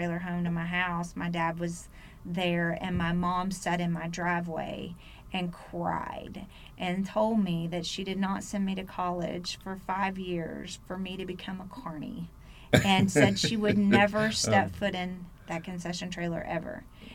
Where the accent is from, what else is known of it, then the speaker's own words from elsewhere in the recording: Hot Springs, Arkansas, United States; I was born and raised in Hot Springs.